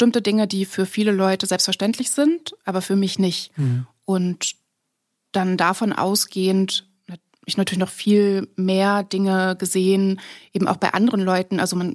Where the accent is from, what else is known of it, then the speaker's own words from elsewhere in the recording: Lower Saxony, Germany; ich bin in Niedersachsen geboren, aufgewachsen. Also wirklich so, stell dir das kleinste Dorf vor, das ist meins und drumherum ist ganz viel nichts.